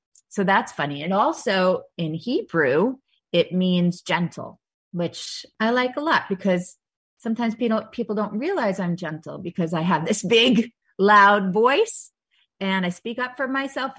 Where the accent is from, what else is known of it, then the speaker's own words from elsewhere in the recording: Long Island, New York, United States; everyone where I grew up on Long Island actually says